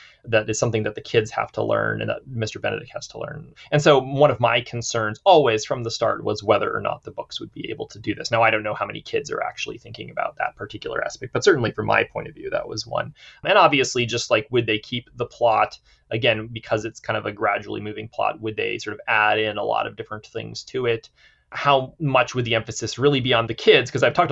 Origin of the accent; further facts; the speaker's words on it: England, United Kingdom; I'm an English guy.